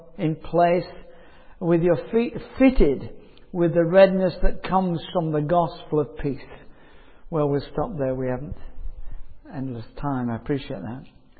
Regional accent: Yorkshire and the Humber, United Kingdom; I could go to my hometown in Yorkshire, where the two towns I've lived in down the south

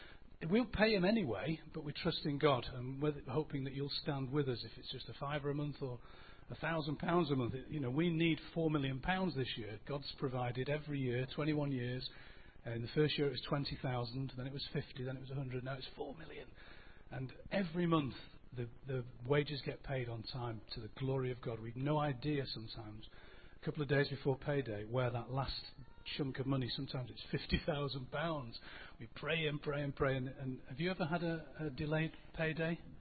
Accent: Salford, North West England, United Kingdom; I was born in Salford, in fact, in what is now Salford Royal.

